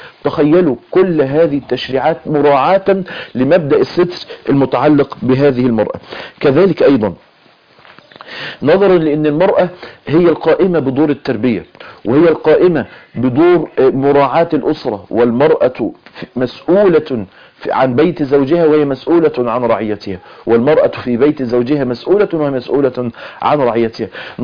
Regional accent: Mansoura, Dakahlia, Egypt; يمكن حادثه كانت حصلت عندنا في المنصوره

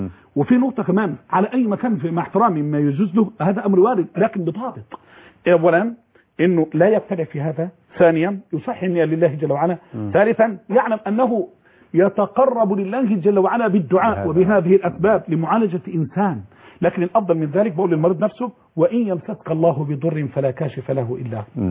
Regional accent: Egypt; عندنا في مصر

